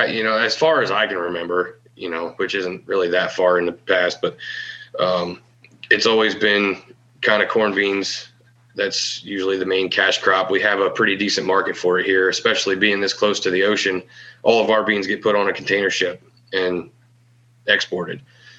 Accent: New Jersey, United States; They don't look at me as funny as the people from the I states when I tell them I'm a farmer from New Jersey.

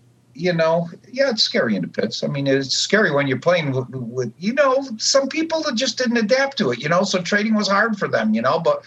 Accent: Chicago, Illinois, United States; born and raised in Chicago, you know, out in the burbs, and went down to the Board of Trade when I was 13, and it happened to actually be 1973.

